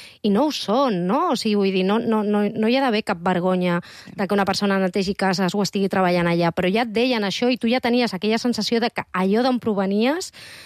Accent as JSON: {"language": "Catalan", "town": "Barcelona", "region": "Catalonia", "country": "Spain", "said": "són els meus pares, jo no, perquè jo he nascut a la Vall d'Hebron, o sigui, soc d'aquí, soc catalana"}